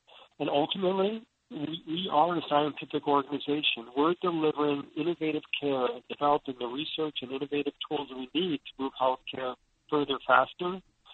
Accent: New Jersey, United States; I grew up in New Jersey, and I actually, unlike you, wasn't familiar with Mayo Clinic when I came out here.

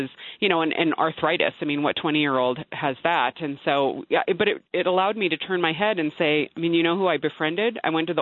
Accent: California, United States; I already alluded to the fact that, you know, I grew up in California public schools.

